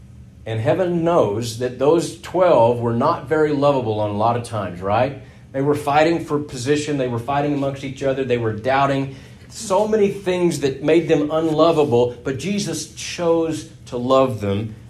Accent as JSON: {"language": "English", "region": "Texas", "country": "United States", "said": "It's like, well, we're both from Texas."}